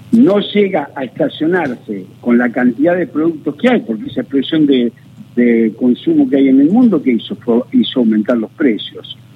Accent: Argentina; nosotros somos argentinos

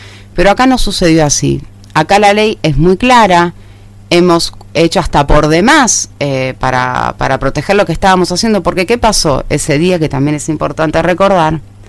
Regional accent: Buenos Aires, Argentina; yo vengo de Buenos Aires, estoy trabajando acá hace 2 años y medio

